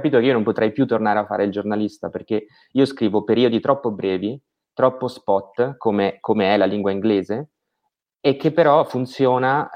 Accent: Milan, Lombardy, Italy; also born or lived in Australia; ho 33 anni, sono di Milano e sono rimasto qui fino alla triennale, e la specialistica sono partito per l'Australia per fare una scuola di giornalismo alla University of Queensland di Brisbane.

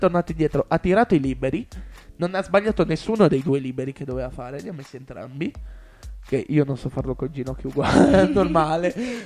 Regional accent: Toronto, Ontario, Canada; Perché sono di Toronto.

